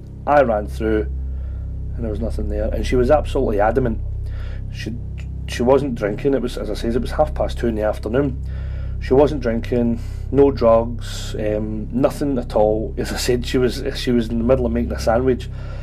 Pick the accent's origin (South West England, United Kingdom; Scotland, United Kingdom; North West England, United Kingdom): Scotland, United Kingdom; Glasgow; I'm from Glasgow in Scotland, back over in the UK.